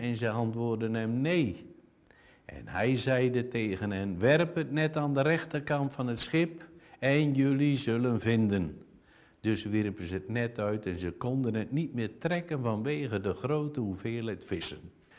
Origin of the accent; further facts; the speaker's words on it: Urk, Flevoland, Netherlands; ik kom dus oorspronkelijk uit Urk, ik was visserman.